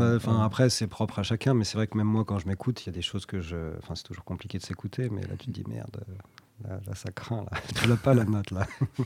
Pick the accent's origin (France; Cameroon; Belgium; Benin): France; born there; also born or lived in Ireland; Ma mère est anglo-saxonne. Et donc, c'est pas ma langue maternelle, parce que moi, je suis né en France. Mais c'est vrai que ma mère m'a toujours parlé en anglais. J'ai vécu quelques années après en Irlande